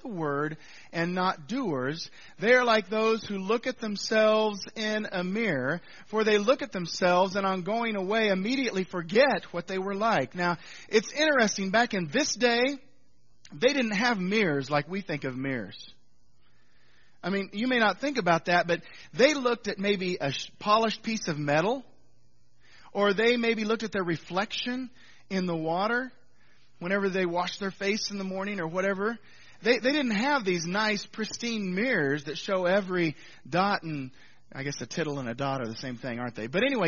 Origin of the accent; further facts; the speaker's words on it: Missouri, United States; I was up from Northwest Missouri, so that was down from there.